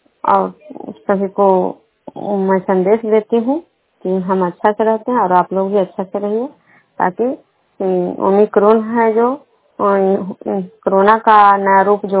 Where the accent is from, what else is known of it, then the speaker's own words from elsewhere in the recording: Vishnupur, Bihar, India; विष्णुपुर ग्राम खड़ा पंचायत नालंदा जिला नवलखा प्रखंड के निवासी हूँ।